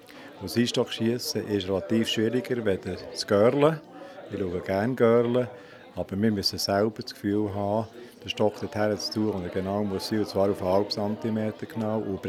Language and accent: German; Hindelbank, Bern, Switzerland; Also ich bin auch in der Hindelbank aufgewachsen.